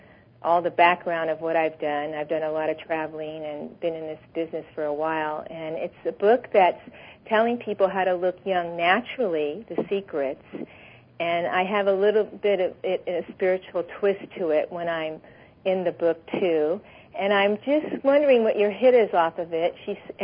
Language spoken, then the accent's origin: English; California, United States; I'm from the San Francisco Bay Area.